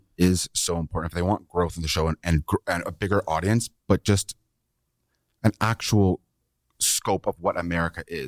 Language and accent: English; Canada; I'm a Canadian kid.